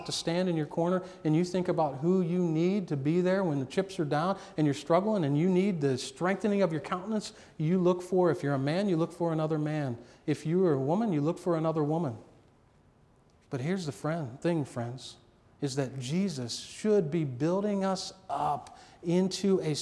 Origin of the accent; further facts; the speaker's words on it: Ohio, United States; now in Northwest Ohio, United States; I come from Northeast Ohio, and some of the things here in Northwest Ohio are radically different.